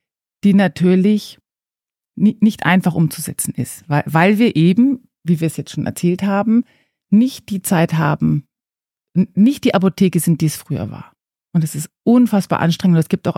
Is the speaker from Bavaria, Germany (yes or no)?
yes; Bavaria, Germany; Also tatsächlich komme ich aus Franken. Meine Eltern sind Pfarrer oder mein Vater ist Pfarrer, meine Mutter Pfarrfrau oder Lehrerin, Chemielehrerin übrigens. Und dann bin ich nach Würzburg zum Studium, habe dann dort am Ende des Studiums meinen Mann kennengelernt. Dann sind wir nach Bonn.